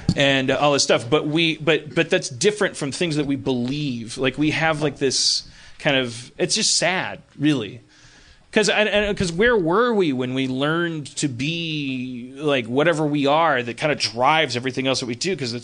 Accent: Milwaukee, Wisconsin, United States; I thought growing up in Milwaukee, I thought in order to own a dog, it meant you had to be mean to it

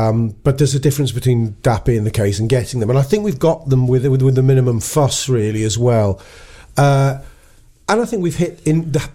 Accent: London, United Kingdom; back home where I was raised in London

